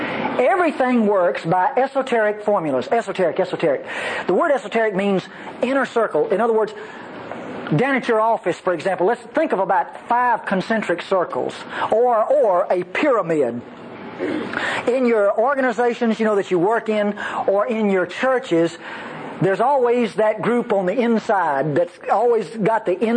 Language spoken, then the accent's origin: English; Mississippi, United States; you can tell I'm from North Mississippi, people from the Deep South, we always pronounce vowels with the long